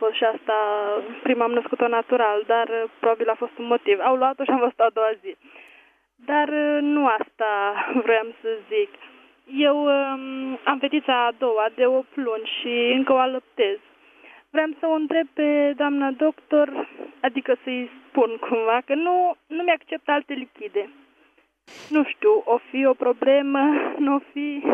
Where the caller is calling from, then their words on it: Vrancea County, Romania; din Vrancea.